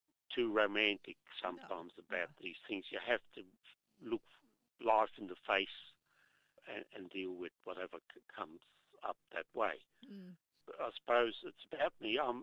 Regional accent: Netherlands; now in Australia; I always say, somebody asked me the other day, we're talking about being Australian, and I said, I'll always be a Nederlander, mm-hmm. a Dutchman.

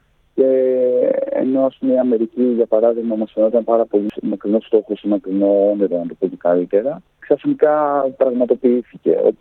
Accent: Chiliomodi, Peloponnese, Greece; Ναι, είμαι από το Χιλιομόδι και παίζω στους

